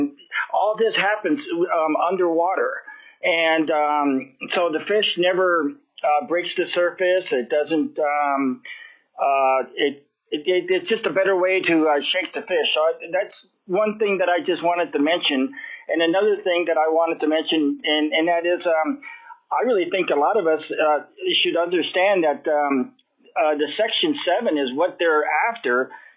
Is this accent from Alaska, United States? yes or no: yes; Petersburg, Alaska, United States; I'm from Petersburg, Alaska. I've been trolling for the last 45 years or so.